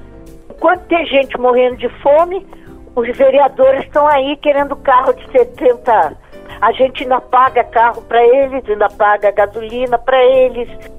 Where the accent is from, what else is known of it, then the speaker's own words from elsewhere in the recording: Rio de Janeiro, Brazil; now in São Paulo, Brazil; eu sou do Rio, cheguei em São Paulo